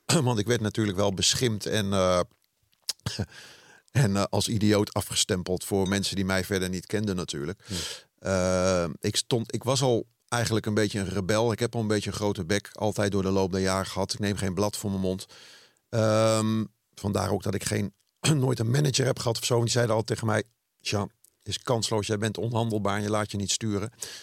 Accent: Rhenen, Utrecht, Netherlands; Boerendorp, hè? Nou ja, stad. Want de Renen waar ik vandaan kom heeft stadsrechten vanuit de middeleeuwen.

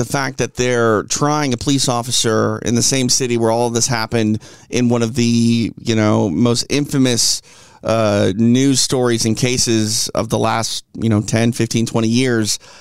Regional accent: Minneapolis, Minnesota, United States; As you guys know, I'm from Minneapolis. That's where I grew up, born and raised.

